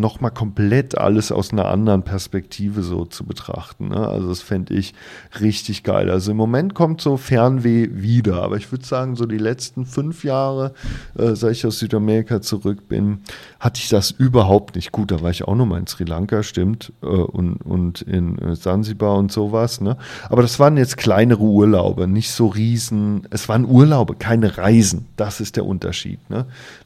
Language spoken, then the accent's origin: German; Rhineland-Palatinate, Germany; now in Munich, Germany; Und hier in München, das ist ein Zuhause, aber auch in der Mosel, meine Heimat, ist immer noch ein Zuhause, wo mich jeder kennt.